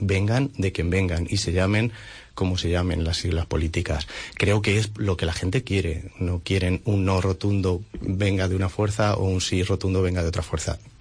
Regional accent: Alicante, Valencian Community, Spain; born there; now in Toledo, Spain; Soy nacido en Alicante, me pregunta mucha gente, y vecino de Toledo.

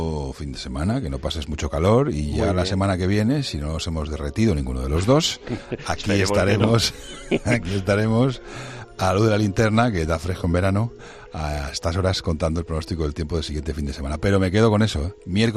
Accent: Spain; somos los españoles

